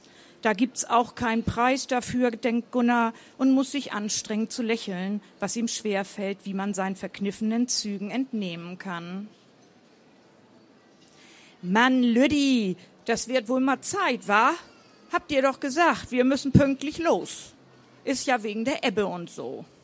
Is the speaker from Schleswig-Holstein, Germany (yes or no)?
yes; Brunsbüttel, Schleswig-Holstein, Germany; Ich komme aus Brunsbüttel. Das ist auch in Dithmarschen an der Nordseeküste. Sie werden es auch wahrscheinlich an unserem etwas anderen Dialekt hören, dass wir von da kommen.